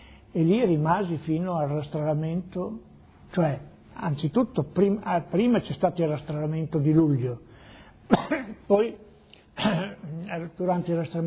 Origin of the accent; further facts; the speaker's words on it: Parma, Emilia-Romagna, Italy; born there; sono nato a Parma il 16 aprile del 1924.